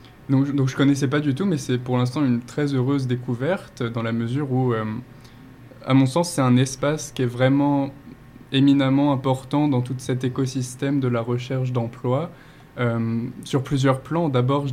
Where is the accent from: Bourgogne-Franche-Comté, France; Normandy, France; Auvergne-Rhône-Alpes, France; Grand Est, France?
Grand Est, France; Châlons-en-Champagne; born there; Alors je suis né à Châlons-Champagne